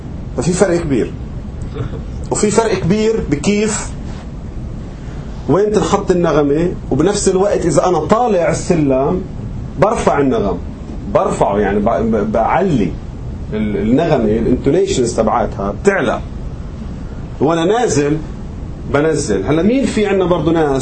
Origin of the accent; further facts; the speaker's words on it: Palestine; لما انا بدي اجي كفلسطيني مثلا بدي اجي اغني البيات المرجعيه تبعتي